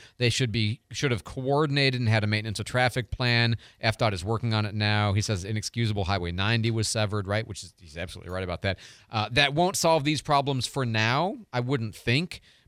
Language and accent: English; Illinois, United States; I grew up in Northern Illinois, and Dad made those all the time.